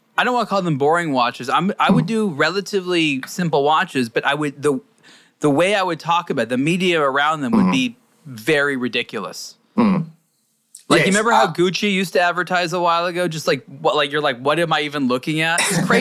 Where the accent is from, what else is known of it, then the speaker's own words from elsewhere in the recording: United States; It's because I'm American. That's, I mean, I hate to say it. It really boils down to that I'm not a native French speaker